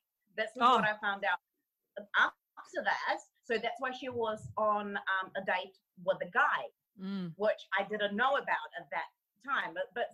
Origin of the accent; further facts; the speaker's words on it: Russia; I'm from Russia.